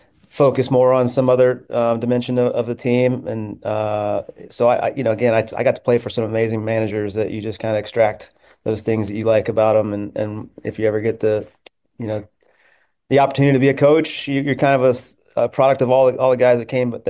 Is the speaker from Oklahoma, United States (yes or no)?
no; Houston, Texas, United States; my first game coaching MLS against my hometown team. So really amazing to get this chance and opportunity. Houston's I'm very, very familiar with obviously the city, but also the organization.